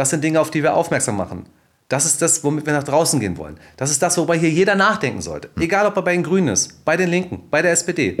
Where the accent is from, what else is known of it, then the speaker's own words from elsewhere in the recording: West Germany, Germany; Westen ist ja noch schlimmer. Ich bin Wessi.